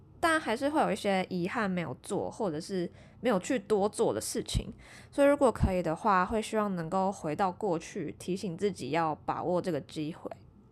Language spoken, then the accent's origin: Chinese; Kaohsiung, Taiwan; 因为我是高雄人